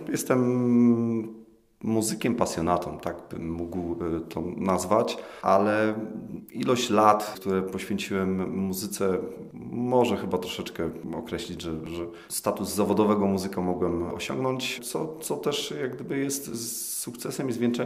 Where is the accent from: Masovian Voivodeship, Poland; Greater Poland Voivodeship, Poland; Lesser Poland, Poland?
Greater Poland Voivodeship, Poland; Gniezno; now in Zielona Góra, Poland; Tak, pochodzę z Gniezna, czyli pierwsza stolica Polski.